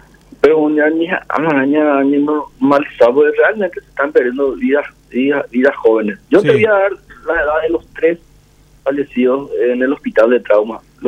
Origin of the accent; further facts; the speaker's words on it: Paraguay; No es solamente la atención en sí lo que nos preocupa como ciudadanos paraguayos.